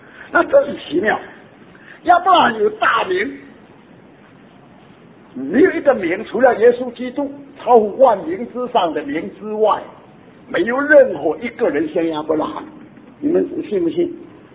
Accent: China; 但是无论如何，我是中国人

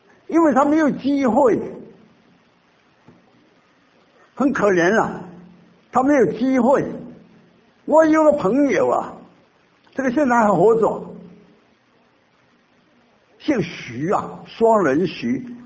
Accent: Fujian, China; 是中央军打十九路军在福建的时候啊，我是福建人啊

